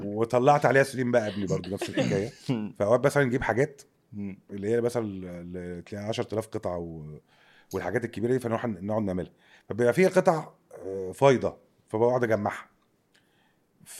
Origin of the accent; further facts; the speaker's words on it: Egypt; وده اعتقد ان هو سيستم فينا احنا كمصريين عموما